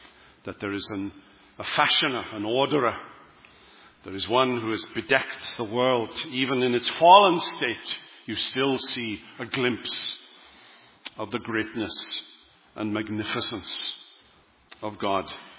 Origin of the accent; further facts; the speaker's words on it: Wales, United Kingdom; my hometown in Wales.